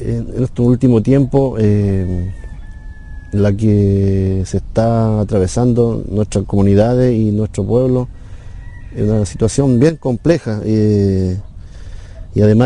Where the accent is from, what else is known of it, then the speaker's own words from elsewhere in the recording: Temucuicui, Araucanía, Chile; soy huarquén de la comunidad de Temuguicuy. Eso significa como un portavoz o mensajero de mi pueblo. Bueno, mi comunidad está ubicada en la provincia de Malleco, en la comuna de Arcilla.